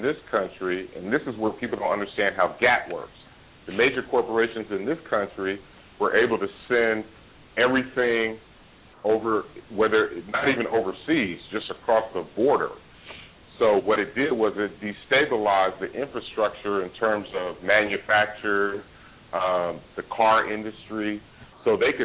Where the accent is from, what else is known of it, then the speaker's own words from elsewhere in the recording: California, United States; now in Georgia, United States; When I moved to Georgia in 2002, I'm from California. I grew up with Mexicans.